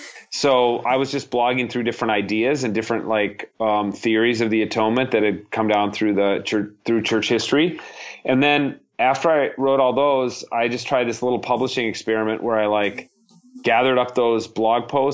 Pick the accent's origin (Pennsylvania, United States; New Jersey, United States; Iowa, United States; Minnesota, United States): Minnesota, United States; Well, I'm a Minnesotan.